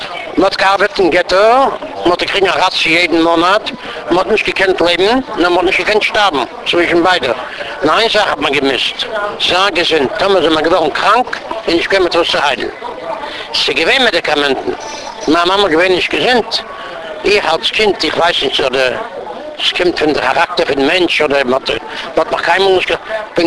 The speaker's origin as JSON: {"language": "German", "town": "Łódź", "region": "Łódź Voivodeship", "country": "Poland", "tie": "born or raised there", "second_language": "German", "said": "In Lodz bin ich gewesen, bis 14 Jahre bin ich keine Schule an."}